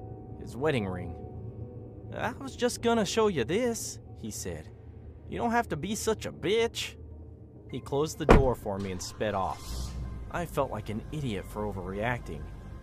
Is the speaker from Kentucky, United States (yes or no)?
no; Riverside, California, United States; Besides, I grew up in Riverside, and I'd literally never seen anyone hitchhike in real life before.